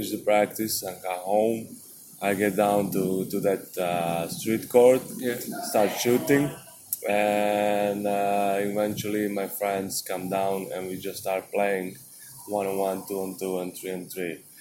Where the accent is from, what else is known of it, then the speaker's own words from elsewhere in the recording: Novi Sad, Vojvodina, Serbia; English is a second language; I was born in Serbia, in Novi Sad, and born and raised in one hood that which name is Liman.